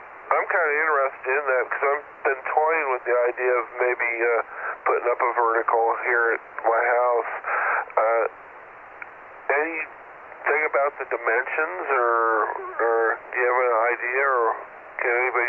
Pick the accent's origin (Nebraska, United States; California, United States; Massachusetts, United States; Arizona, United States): Nebraska, United States; Yeah, I have a friend of mine I grew up with back in Nebraska.